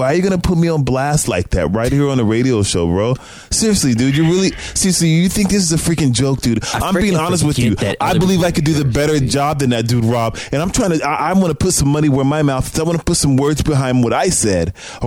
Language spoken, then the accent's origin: English; Washington, District of Columbia, United States; So I'm from Washington, D.C., man. It's kind of weird because I grew up around a lot of black guys over